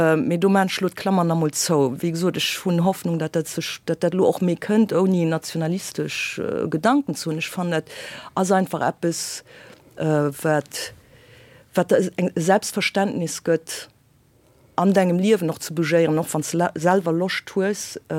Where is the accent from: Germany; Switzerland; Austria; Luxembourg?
Luxembourg; Also, ich komme aus der Deutsch-Lützeburg mit ein bisschen französischer Kultur.